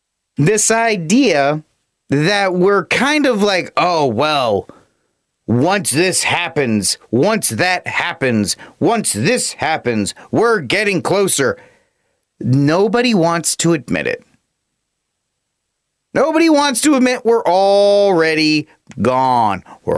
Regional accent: Fort Worth, Texas, United States; From my home state of Fort Worth, my old hometown, Fort Worth Mayor Betsy Price was one of the few remaining big city Republicans

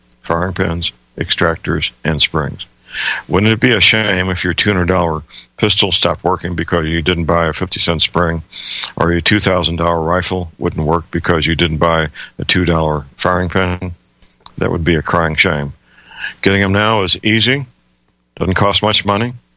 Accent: St. Louis, Missouri, United States; Dr. Phil Myers is a chiropractic physician living and working in my hometown, St. Louis, Missouri.

